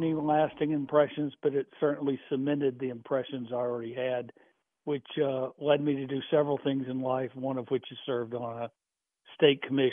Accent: Raleigh, North Carolina, United States; I'm from Raleigh, North Carolina.

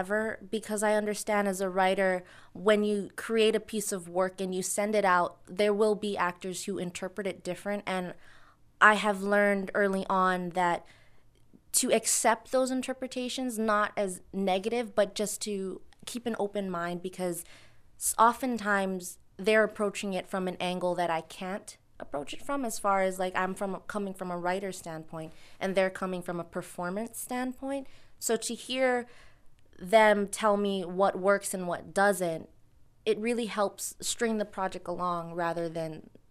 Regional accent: Honolulu, Hawaii, United States; I'm a senior at Michigan State University. I'm a theater major, and I'm from Honolulu, Hawaii.

